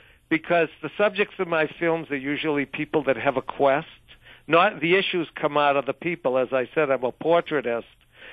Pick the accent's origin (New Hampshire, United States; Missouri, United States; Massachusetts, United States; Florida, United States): Massachusetts, United States; well, I'm from Massachusetts.